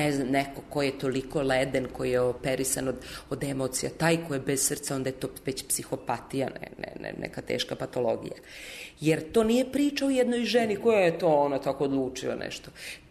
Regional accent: Eastern Serbia, Serbia; first language Vlach; Serbian is a second language; ja sam velika Srpkinja, ali sam zapravo Vlahinja. Ja sam iz istočne Srbije, moji roditelji su svi Vlasi, ali malo ima rođenih, moj maternji jezik Vlaški

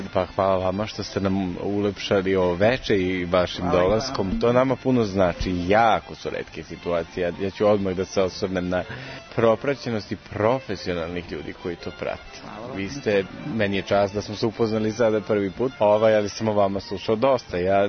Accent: Kragujevac, Šumadija and Western Serbia, Serbia; Meni Ćuprija nije strana, ja sam poreklom iz Kragujevca.

